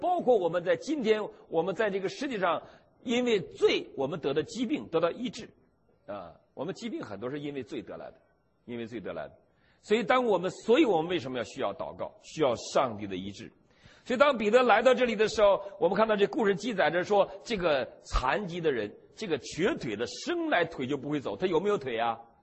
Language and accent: Chinese; Northeast China, China; now in United States; 但是我也是东北人了，东北人都罪人啊。